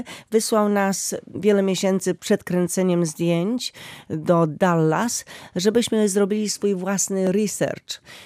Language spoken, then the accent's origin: Polish; Gdańsk, Pomeranian Voivodeship, Poland; więc gdzieś to moje dzieciństwo tutaj z Gdańska i ten okres taki dosyć ciekawy PRL-u